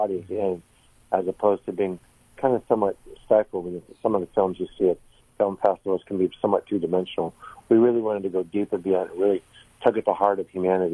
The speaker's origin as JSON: {"language": "English", "town": "Los Angeles", "region": "California", "country": "United States", "moved": "as an adult", "lives_now": "Tarpon Springs, United States", "said": "I'm originally from Los Angeles. And I moved out to Tarpon Springs, Florida, 16 years ago to kind of retire."}